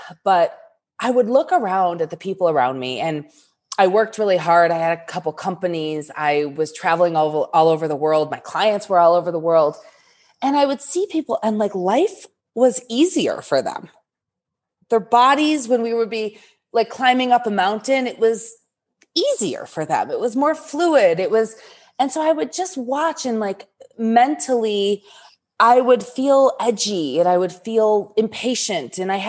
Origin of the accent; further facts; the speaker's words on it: Detroit, Michigan, United States; But so I grew up in the Detroit area and in a suburb of Detroit